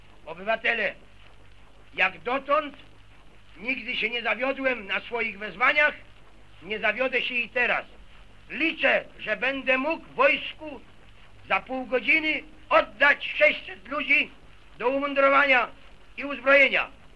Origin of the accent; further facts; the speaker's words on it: Warsaw, Masovian Voivodeship, Poland; My, warszawiacy, wystawimy bataliony walczące, które nie tylko Warszawę obronią